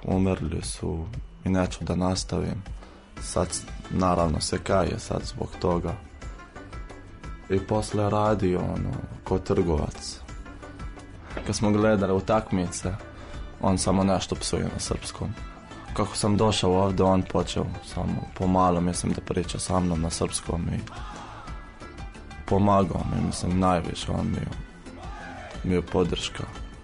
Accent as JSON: {"language": "Serbian", "country": "Jordan", "second_language": "Serbian", "moved": "as an adult", "lives_now": "Serbia", "said": "ja sam iz Palestine. Mislim, ja sam Jordanac, poreklo iz Palestine. Ja sam četvrta godina medicine, došao sam pre 4 godine."}